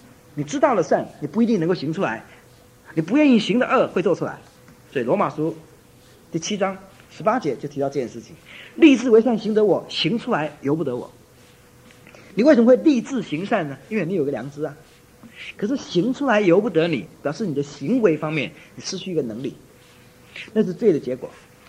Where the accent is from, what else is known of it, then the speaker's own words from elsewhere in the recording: China; 所以到底圣经是怎么说的，我们中国人是怎么说的？